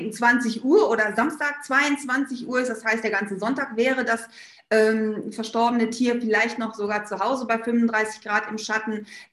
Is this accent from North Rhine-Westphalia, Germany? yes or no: yes; North Rhine-Westphalia, Germany; born there; Ich komme eigentlich gebürtig aus dem Ruhrpott, wie man vielleicht hört.